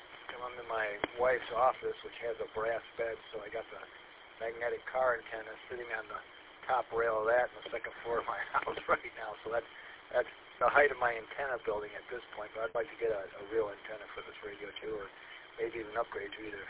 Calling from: Columbiaville, Michigan, United States; I'm in Columbiaville off the Lapeer repeater.

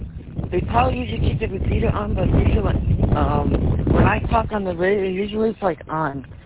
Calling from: Toledo, Ohio, United States; Hi, I am calling from Toledo, Ohio. Just walking from school.

